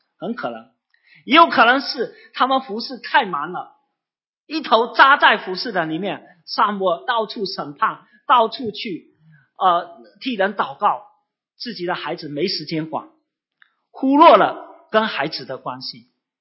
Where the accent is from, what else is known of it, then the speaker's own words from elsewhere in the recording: Fuzhou, Fujian, China; 我们福州人屈勒，这个是小树小竹枝是最好的